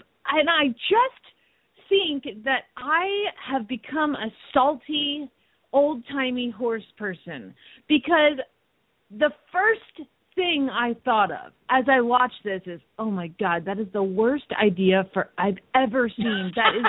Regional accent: Phoenix, Arizona, United States; from Phoenix, Arizona

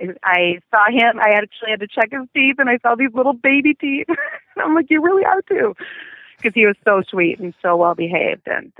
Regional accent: St. Paul, Minnesota, United States; Sure. Minnesota, St. Paul, Minnesota.

